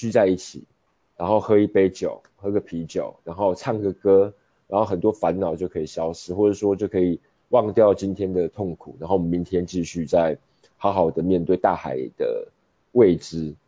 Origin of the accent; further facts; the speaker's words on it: Kaohsiung, Taiwan; 那因为我是高雄人，那我其实从小到大在高雄长大